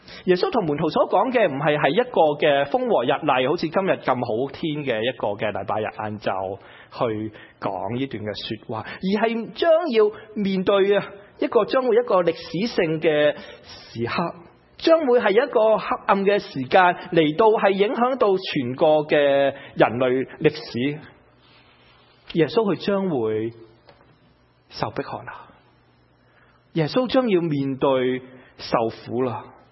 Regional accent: United States; 我哋美国人想有一个好嘅平安

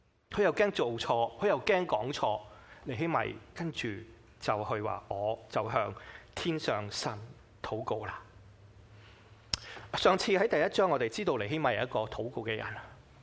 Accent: China; 好像我中国人最怕是什么？死无葬身之地嘛。

